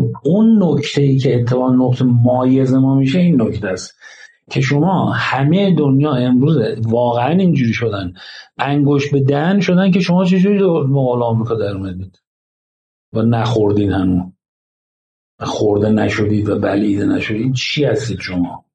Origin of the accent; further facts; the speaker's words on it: Iran; میفهمن ما ایرانی هستیم